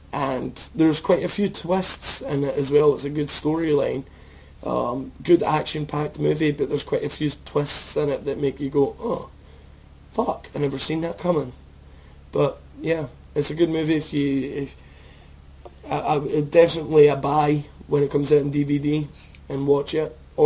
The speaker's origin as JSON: {"language": "English", "region": "Scotland", "country": "United Kingdom", "said": "I'm Scottish, remember, so I don't have a high tolerance for the SAS"}